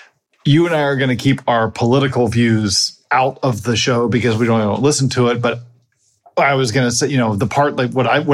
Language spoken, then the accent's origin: English; Florida, United States; I'm from Florida and I'm not also Irish, so I'm used to the butt of a lot of jokes